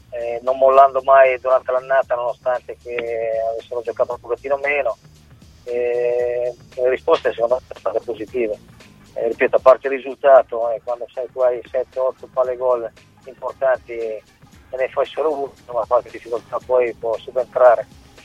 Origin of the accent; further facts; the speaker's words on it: Fano, Marche, Italy; Fano, perché io sono di Fano, ho iniziato a giocare lì